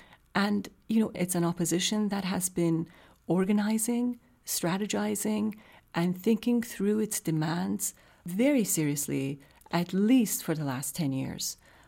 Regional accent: Iran; now in United States; because I'm also an American now, was what a terrible view we as Americans held of Iran, especially the Iran that I knew.

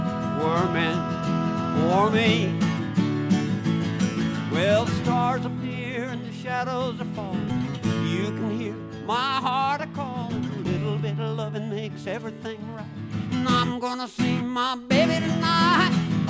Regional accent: Lubbock, Texas, United States; I grew up basically in Lubbock.

